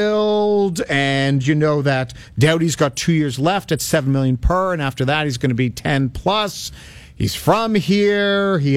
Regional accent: Toronto, Ontario, Canada; I grew up in Etobicoke.

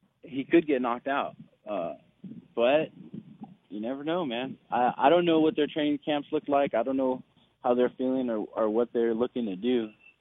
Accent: California, United States; I do want to fight in L.A. I'm from California, but that opportunity kind of passed up this year.

